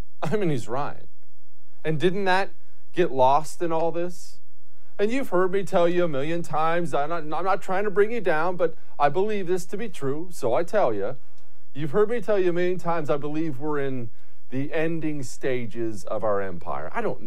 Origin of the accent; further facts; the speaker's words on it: United States; And then I thought, oh, of course, I'm an American.